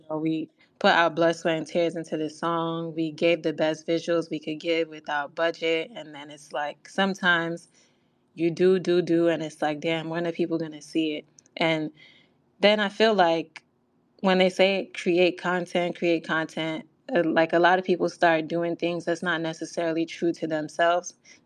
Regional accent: New York, United States; I'm from New York. Like, I feel like New York is very amazing culture over here.

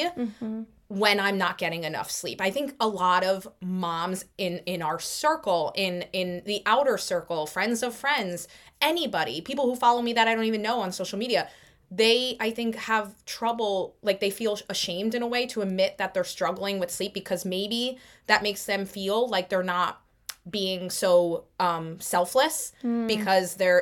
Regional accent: Connecticut, United States; I live in New Jersey, but I'm from Connecticut. So I knew I had a good base and foundation of I knew a lot of people in Connecticut.

